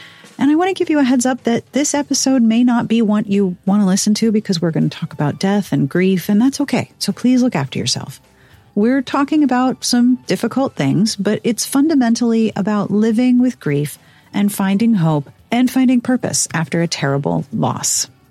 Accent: Pittsburgh, Pennsylvania, United States; I have been watching highlight reels of people who go out in kayaks near my hometown of Pittsburgh and elsewhere as they clean up rivers and streams

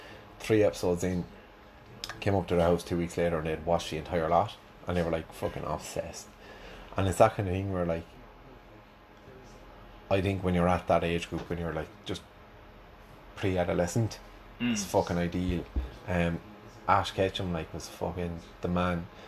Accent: Ireland; in Ireland in the '90s, Rugrats was always on after Bosco when you went home from school.

